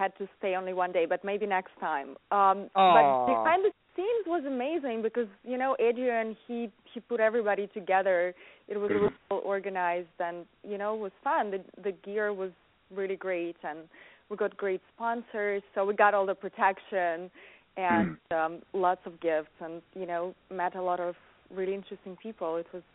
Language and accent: English; Russia; I grew up in Russia, so I grew up around this kind of tough, you know, sports.